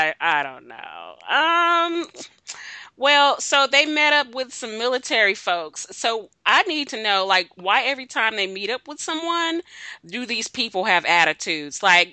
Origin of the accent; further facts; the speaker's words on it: Texas, United States; Stephanie, I mean, we're both from Texas, right?